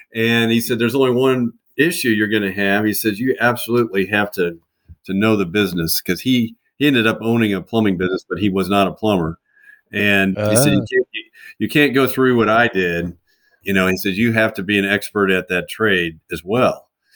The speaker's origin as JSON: {"language": "English", "town": "Prairie Village", "region": "Kansas", "country": "United States", "tie": "born or raised there", "said": "I'm a local product all the way through. I grew up in Prairie Village, Kansas, went to Shawnee Mission East High School."}